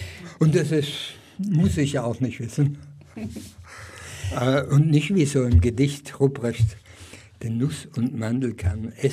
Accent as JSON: {"language": "German", "region": "Baden-Württemberg", "country": "Germany", "tie": "born or raised there", "said": "Aber ich bin ja im Schwäbischen aufgewachsen"}